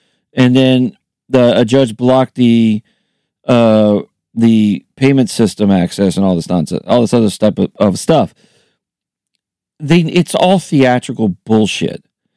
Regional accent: California, United States; I'm from California, and I have been a diehard Sacramento King fan. I am 45

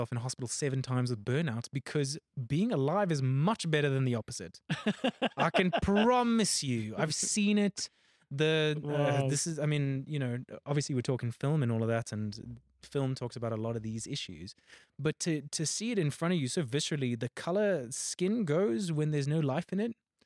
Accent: Johannesburg, Gauteng, South Africa; Born and raised in Johannesburg. Been here my whole life.

